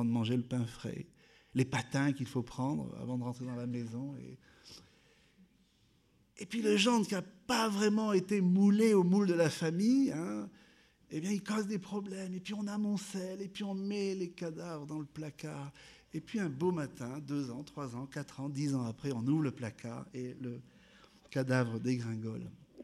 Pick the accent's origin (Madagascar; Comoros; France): Madagascar; born there; Vous savez, je suis né à Madagascar